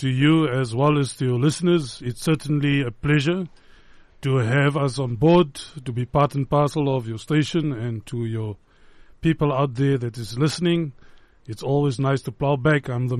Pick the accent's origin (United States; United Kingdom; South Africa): South Africa; Western Cape; now in Pretoria, South Africa; We moved from Paul in the Western Cape to Gauteng, Pretoria, in 1996